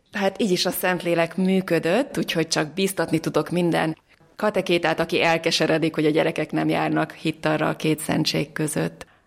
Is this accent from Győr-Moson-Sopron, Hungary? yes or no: yes; Győr, Győr-Moson-Sopron, Hungary; a Jézus szíve nővérek társaságának tagja. Győrben nevelkedtem, katolikus családban.